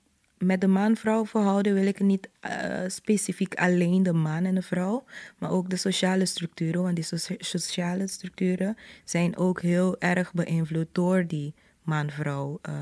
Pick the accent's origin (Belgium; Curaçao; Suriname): Curaçao; Terra Cora; in buren zoals die waar ik ben opgegroeid, Terracora, was 1 Rooms-Katholieke school en 1 openbare school.